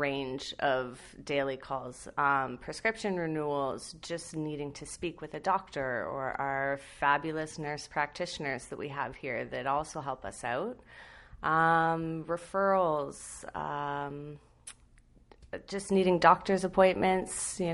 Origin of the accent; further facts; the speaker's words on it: London, Ontario, Canada; So I'm born and raised in London. So I've stayed here my whole life.